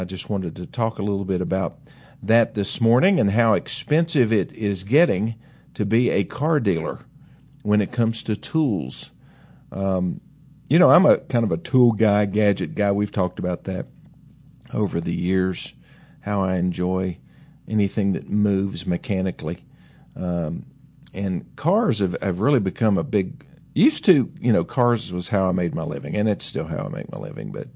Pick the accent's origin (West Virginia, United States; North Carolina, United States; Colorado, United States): West Virginia, United States; now in Tennessee, United States; But that was kind of the culture that we came from when we moved down here from West Virginia. And, yeah, we were mountaineers. We went from being mountaineers to, what are we down here, hillbillies, rednecks?